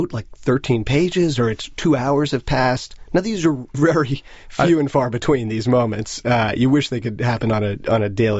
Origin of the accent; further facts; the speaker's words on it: Manhattan, New York, United States; I grew up in Manhattan, you know, that was my world. We played roller hockey in front of the Metropolitan Museum of Art.